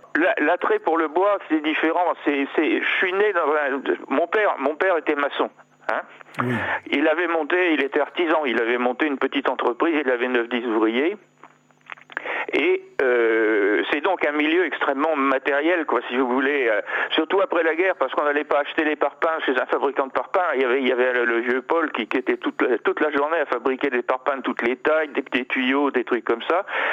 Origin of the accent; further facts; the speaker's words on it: Torigny-sur-Vire, Normandy, France; born there; Alors, je suis né en Normandie, dans la Manche, à un petit bourg qui s'appelle Torigny-sur-Vire, où mon père, en fait, faisait la reconstruction.